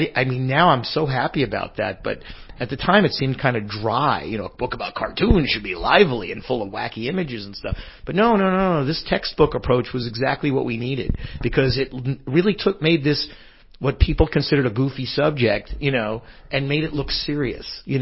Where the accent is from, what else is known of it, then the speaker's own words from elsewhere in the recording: New York, United States; There's actually a store. I come from New York, and it may still be there.